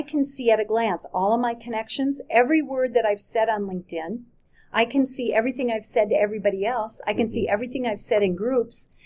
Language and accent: English; Minneapolis, Minnesota, United States; Now, we're from Minneapolis, so perhaps that's our demographic place.